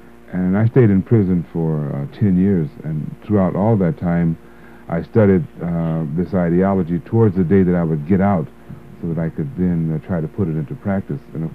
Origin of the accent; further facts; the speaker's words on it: Los Angeles, California, United States; also born or lived in Little Rock, Arkansas; And my family came to California during the Second World War, and we just paused briefly in Oakland, and I actually grew up in Los Angeles, California.